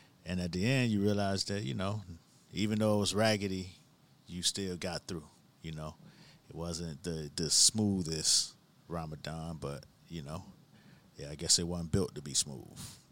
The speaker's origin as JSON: {"language": "English", "town": "Miami", "region": "Florida", "country": "United States", "tie": "born or raised there", "said": "that's what used to trip me out, because growing up in Miami, you specifically knew when mango season was, because, you know, it grew on the trees outside"}